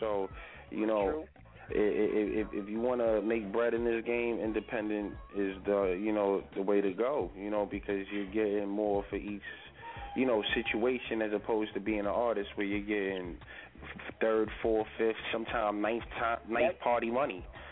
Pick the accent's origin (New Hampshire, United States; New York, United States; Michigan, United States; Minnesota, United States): New York, United States; Harlem; I'm from Harlem, Hempstead. All in New York.